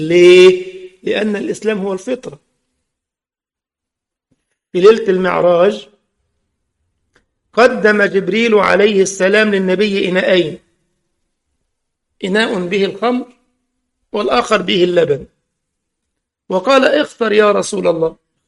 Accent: Egypt; عندنا في مصر يقول لك اللسان، منطقة عندنا اسمها إيش؟ اللسان.

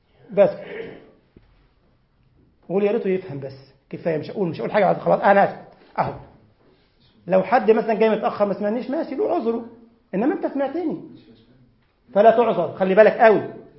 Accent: Egypt; عندنا في مصر تبقى واقف في الصف كده الشيخ يقول استووا، استوينا

